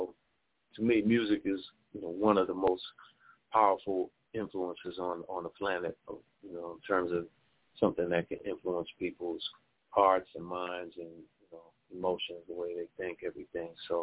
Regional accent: Washington, District of Columbia, United States; now in Chicago, United States; D.C.'s, you know, my hometown, born and raised.

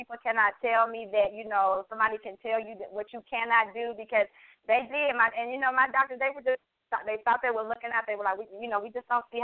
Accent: the South, United States; growing up in the South, my grandmother had flawless skin, and she instilled in us.

